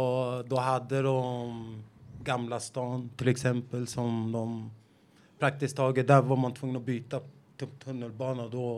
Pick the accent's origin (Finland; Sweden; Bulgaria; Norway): Norway; jag är norrman